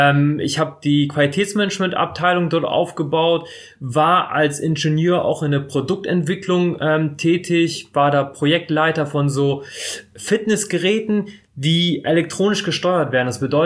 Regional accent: Bremerhaven, Bremen, Germany; Ja, also ich bin mit 2 Jahren nach Deutschland gekommen und dann direkt nach Bremerhaven. In Bremerhaven aufgewachsen, studiert und irgendwann mal weggezogen.

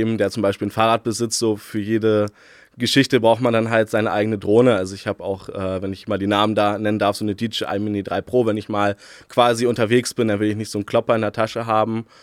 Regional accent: Hildesheim, Lower Saxony, Germany; Tatsächlich komme ich aus Hildesheim, aber pendel immer jetzt zwischen Hildesheim und Hannover während der Ausbildung noch und bin aber hier zur Schule gegangen tatsächlich.

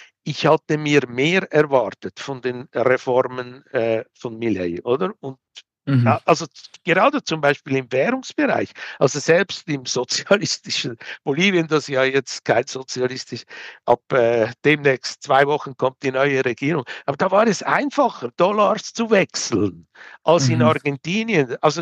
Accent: Peru; Und wenn ich eben da auch mit Peru vergleiche, wo ich lebe, wo ich herkomme

